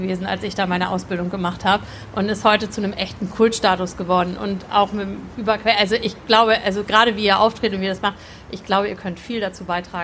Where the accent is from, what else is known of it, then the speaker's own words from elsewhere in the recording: Hamburg, Germany; zum Beispiel, wo ich herkomme, Hamburg.